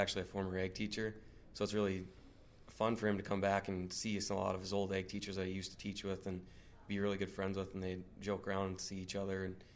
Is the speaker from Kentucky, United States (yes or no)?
no; Barton, North Dakota, United States; I'm from Barton, North Dakota, a member of the Rugby FFA chapter in Rugby, North Dakota.